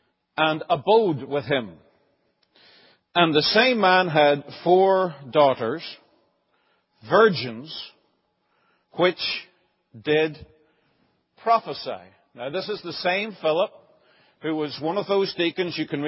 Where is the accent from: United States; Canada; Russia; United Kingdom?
United Kingdom; Northern Ireland; I come from Mahara, Northern Ireland.